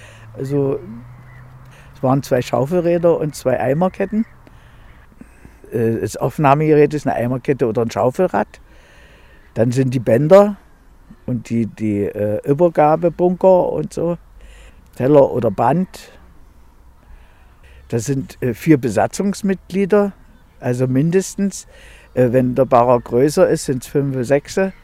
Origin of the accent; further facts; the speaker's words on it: Jüdenberg, Saxony-Anhalt, Germany; Ich bin 70 Jahre alt. Ich komme aus Jüdenberg